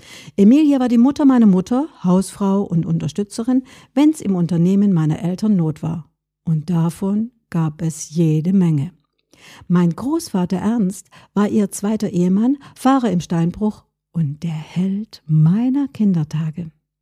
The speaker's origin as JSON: {"language": "German", "region": "Baden-Württemberg", "country": "Germany", "tie": "born or raised there", "said": "Aufgewachsen bin ich am Rande der Schwäbischen Alb."}